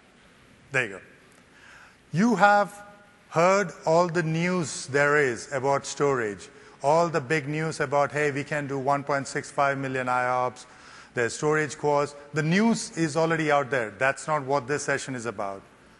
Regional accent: India; accent: Indian; English is a second language; also born or lived in United States; now in Europe; I grew up in India, so I learned the Queen's English in an Indian accent, then spent about 20 years in US, so my accent got an Indo-American twist. And now I'm in Europe

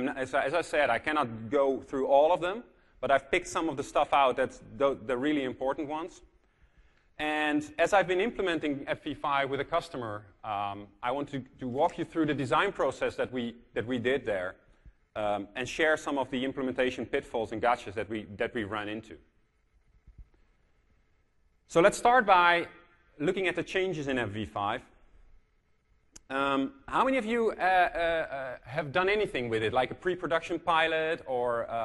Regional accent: Netherlands; I come from the Netherlands, a little country in Europe.

